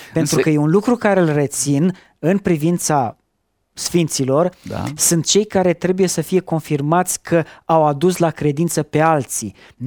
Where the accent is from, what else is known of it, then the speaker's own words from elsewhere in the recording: Romania; Ca român nu mă regăsesc în exemplul acesta.